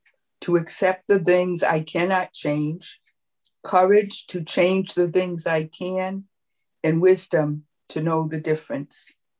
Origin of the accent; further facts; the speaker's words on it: Boston, Massachusetts, United States; I'm from Boston in the US